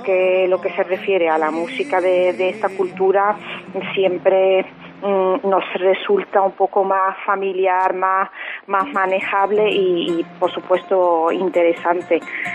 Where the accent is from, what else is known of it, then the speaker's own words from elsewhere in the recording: Tetouan, Tanger-Tetouan-Al Hoceima, Morocco; la ciudad donde nací en Tetuán, y desde pequeñita, muy pequeñita, he estado viviendo de esta cultura andalusí